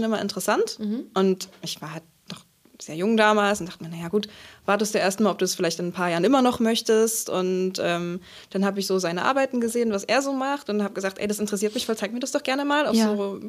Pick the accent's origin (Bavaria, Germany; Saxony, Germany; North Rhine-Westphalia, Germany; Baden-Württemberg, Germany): Saxony, Germany; also born or lived in Leipzig; now in Berlin, Germany; Aus dem Erzgebirge.